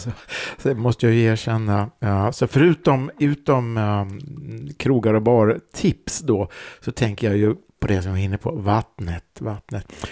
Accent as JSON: {"language": "Swedish", "region": "Östergötland", "country": "Sweden", "lives_now": "Stockholm, Sweden", "said": "Jag kom från Östergötland, du kom från Värmland."}